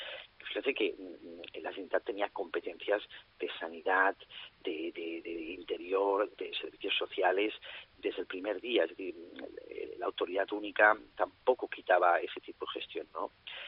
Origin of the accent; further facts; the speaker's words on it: Lleida, Catalonia, Spain; ha afectado mucho mi ciudad de origen, Lleida, Lérida